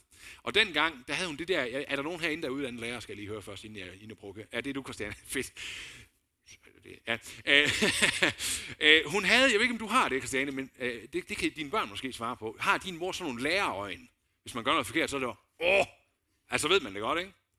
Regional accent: Aulum, Central Denmark Region, Denmark; vi gik rundt hjemme i Aulum, hvor jeg var fra

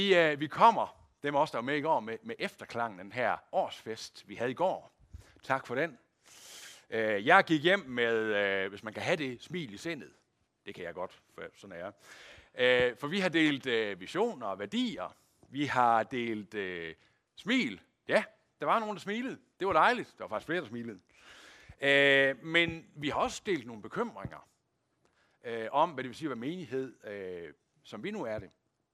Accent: Aulum, Central Denmark Region, Denmark; Det er, nu kommer jeg jo fra Aulum, ikke også?

